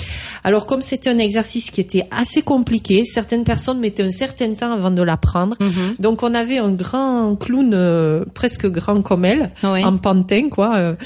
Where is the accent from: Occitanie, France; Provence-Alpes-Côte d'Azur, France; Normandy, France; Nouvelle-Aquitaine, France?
Nouvelle-Aquitaine, France; Que je suis du Lot-et-Garonne. J'ai beaucoup vécu dans le Lot-et-Garonne dans ma vie.